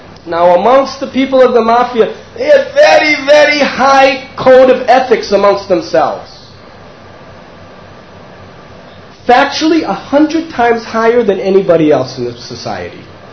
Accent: Chicago, Illinois, United States; You see, I'm from Chicago.

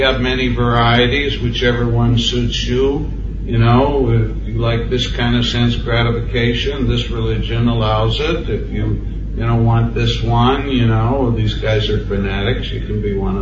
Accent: Canada; first of all, I want to let you know that I'm Canadian, I'm not American.

